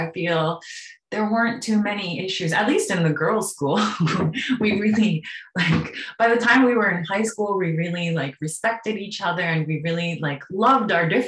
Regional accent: Japan; I think growing up in Japan, my mother always told me, you're American. And I actually only have US citizenship.

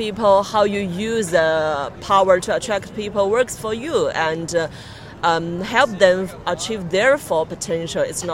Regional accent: China; English is a second language; And I came from China

